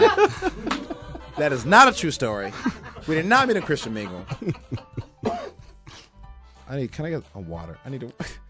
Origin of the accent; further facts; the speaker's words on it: Decatur, Georgia, United States; It's like, I'm from Decatur, Georgia.